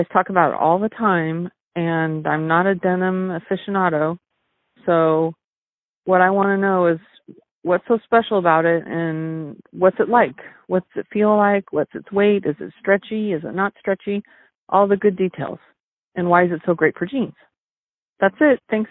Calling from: Simi Valley, California, United States; My question is, I'm from Simi Valley, California.

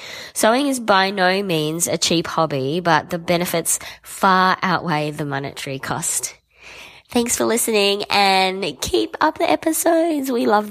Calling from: Brisbane, Queensland, Australia; I'm calling from Brisbane, Australia.

